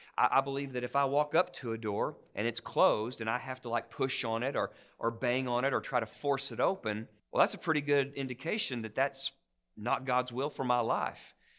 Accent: Arkansas, United States; I love Arkansas. I was born in Arkansas. I've lived pretty much my whole life in Arkansas.

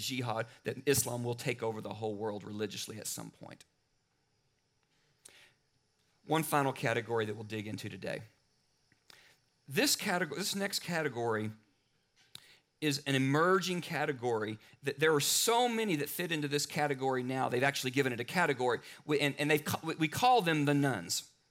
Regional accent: Arkansas, United States; When I was growing up in Arkansas, I didn't know any Muslims.

